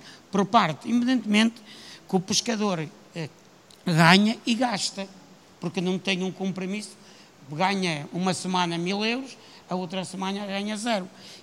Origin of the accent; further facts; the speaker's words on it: Vila do Conde, Porto, Portugal; deve de conhecer as Caxinas, que é Vila do Conde, Caxinas Póvoa, somos uma zona ribeirinha.